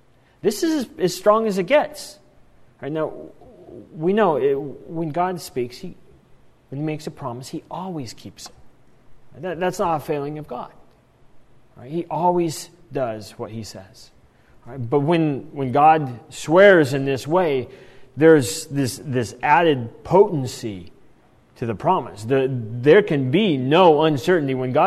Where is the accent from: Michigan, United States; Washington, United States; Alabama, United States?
Washington, United States; Spokane; I grew up in Spokane, Washington.